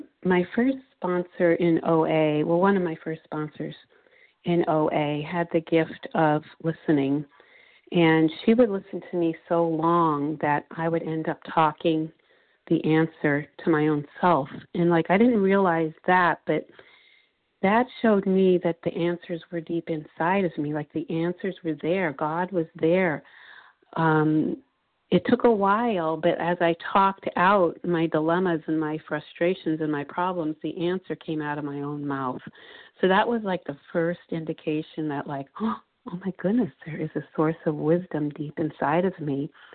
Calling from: Florida, United States; S as in Sam, Florida.

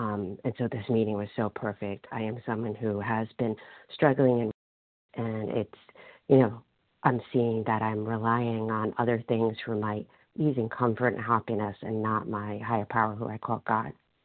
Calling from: Rhode Island, United States; I am calling from Rhode Island.

